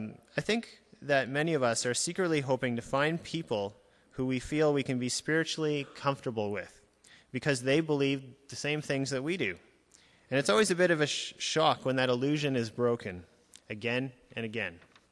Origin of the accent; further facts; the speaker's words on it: Gimli, Manitoba, Canada; now in Winnipeg, Canada; I grew up in Gimli, Manitoba, and at Bayview E Free Church. My parents were both farmers on a little sheep farm outside of town. And so that's where I grew up.